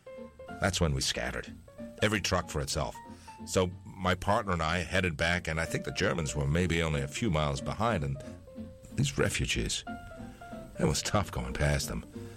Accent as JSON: {"language": "English", "country": "Canada", "said": "being Canadian, heating was one thing we were used to."}